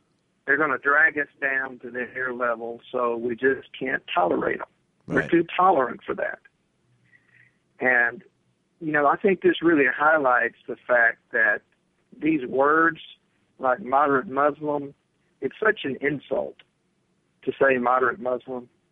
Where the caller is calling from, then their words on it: Texas, United States; Hi, guys. … from Texas.